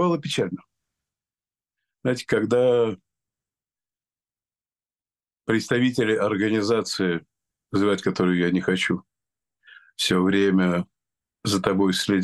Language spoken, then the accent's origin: Russian; Russia; now in London, United Kingdom; я из России.